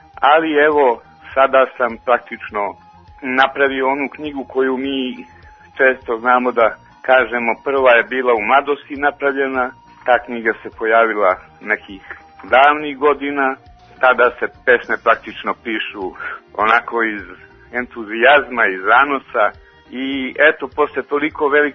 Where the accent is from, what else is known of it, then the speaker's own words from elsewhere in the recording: Montenegro; born there; also born or lived in Belgrade; Tu raspolućenost moju između Beograda i Crne Gore, gde sam se rodio